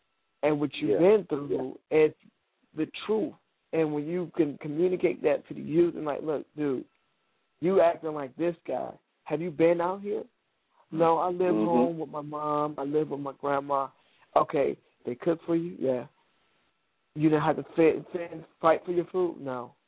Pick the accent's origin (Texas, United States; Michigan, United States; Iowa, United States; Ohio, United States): Michigan, United States; Detroit; my thing that I've seen a lot growing up in Detroit, literally seen a lot.